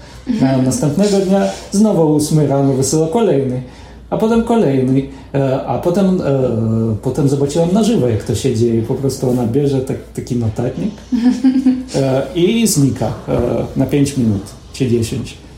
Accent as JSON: {"language": "Polish", "country": "Israel", "tie": "born or raised there", "first_language": "Hebrew", "second_language": "Polish", "lives_now": "Poland", "said": "Ja poruszam się płynnie w języku hebrajskim, to jest język, w którym myślę, w którym się wychowałem w Izraelu"}